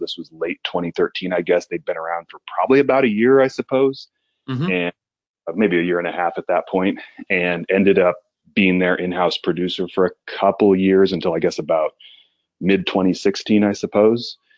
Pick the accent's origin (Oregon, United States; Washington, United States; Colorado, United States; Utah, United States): Oregon, United States; also born or lived in South Korea; No, because certainly when I moved to the States from Korea, I grew up in Oregon and had kind of bounced around during college, but really whatever social connections I had were in Oregon.